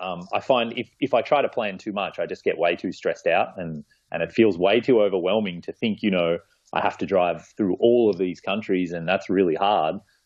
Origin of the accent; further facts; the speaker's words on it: Australia; now in Canada; Yeah, I'm from Australia originally, John. And then I moved over to Canada about 15 years ago. So now I'm based in the Yukon, way up north.